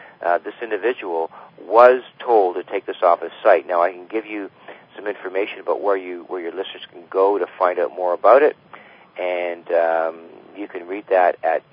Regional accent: Canada; I'm a Canadian

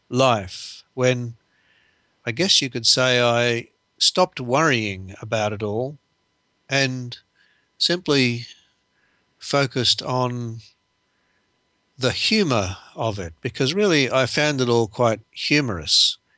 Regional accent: United States; the United States, which is my home country

